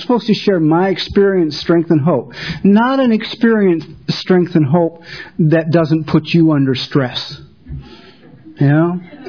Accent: Los Angeles, California, United States; I grew up in Los Angeles.

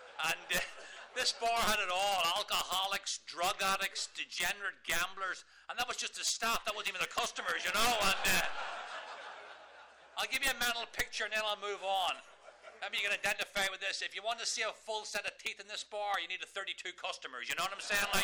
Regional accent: Northern Ireland, United Kingdom; I was a working class Catholic from the wrong side of the tracks, growing up in Northern Ireland.

